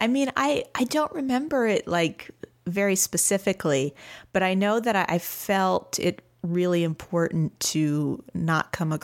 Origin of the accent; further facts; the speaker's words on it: St. Louis, Missouri, United States; now in Austin, United States; So I am from St. Louis, Missouri, originally. And I am now in Austin, Texas.